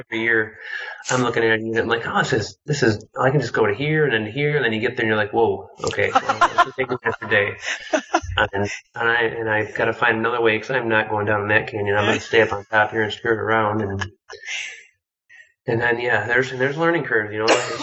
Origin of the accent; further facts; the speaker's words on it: Midwest, United States; But the curse of living, being born, growing up in the Midwest.